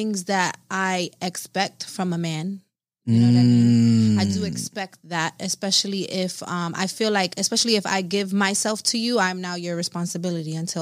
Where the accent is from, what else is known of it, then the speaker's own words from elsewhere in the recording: New York, United States; I think, no, you know, I'm from New York.